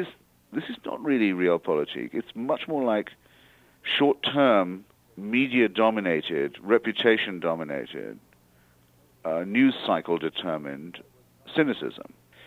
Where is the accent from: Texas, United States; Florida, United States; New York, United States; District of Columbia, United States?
District of Columbia, United States; Washington; picked up in my hometown paper, The Washington Post